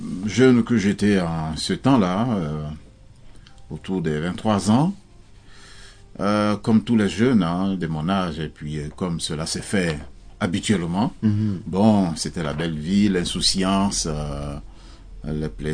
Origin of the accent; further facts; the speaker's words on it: Côte d’Ivoire; now in France; Je suis originaire de la Côte d'Ivoire. Je suis missionnaire en France. Et cela fait maintenant bientôt 20 ans que je suis sur le territoire français en tant que missionnaire.